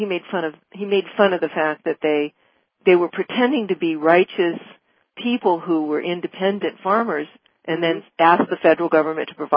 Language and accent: English; Ireland; Anyway, because I'm Irish, I thought, well, at least I can talk, you know.